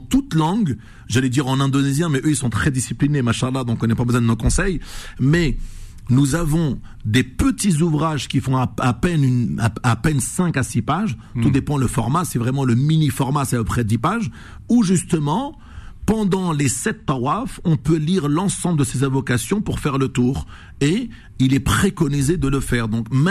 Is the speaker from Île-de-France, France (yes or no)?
no; Normandy, France; Comme on dit chez nous en Normandie.